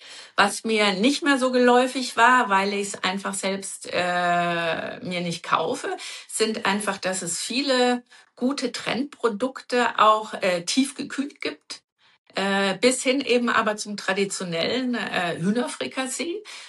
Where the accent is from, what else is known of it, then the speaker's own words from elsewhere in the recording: Bavaria, Germany; Ich bin ja auf dem Land im Dorf aufgewachsen, im Bayerischen Wald.